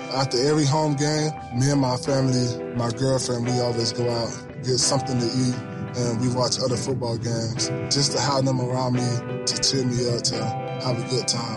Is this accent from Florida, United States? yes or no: yes; Miami, Florida, United States; To grow up here, play here in my hometown, knowing that my family there, my friends, I have a lot of butterflies.